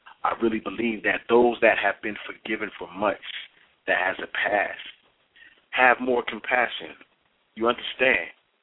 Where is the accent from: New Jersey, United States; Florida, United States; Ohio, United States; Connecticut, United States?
New Jersey, United States; Trenton; here in New Jersey, Trenton, New Jersey, where I'm from, my hometown.